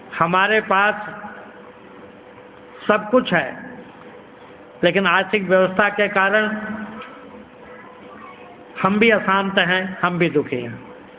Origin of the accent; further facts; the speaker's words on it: India; born there; लेकिन जहां मेरा जन्म हुआ, जिस देश में हुआ, उसका भला सोचना, कल्याण करना, सुंदर बनाना, ये मेरा पहला धर्म है।